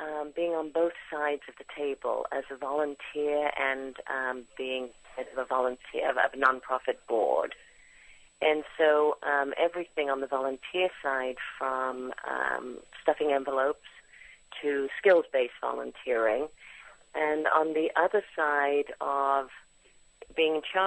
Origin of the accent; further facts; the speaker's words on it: England, United Kingdom; now in United States; I grew up in England, and it's very different in Europe.